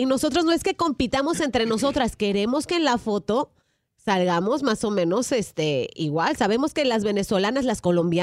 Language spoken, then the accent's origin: Spanish; Mexico; Yo soy mexicana